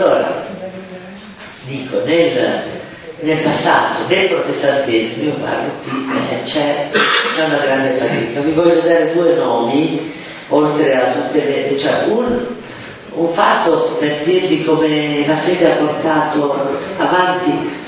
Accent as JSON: {"language": "Italian", "town": "Milan", "region": "Lombardy", "country": "Italy", "tie": "born or raised there", "said": "sono cresciuto a Milano, a scuola ero l'unica"}